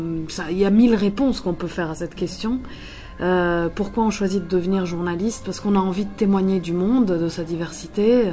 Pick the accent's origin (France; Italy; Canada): Italy; Rome, Lazio; French is a second language; Oui, je suis d'origine italienne. J'ai grandi en Italie, effectivement. Voilà, à Rome.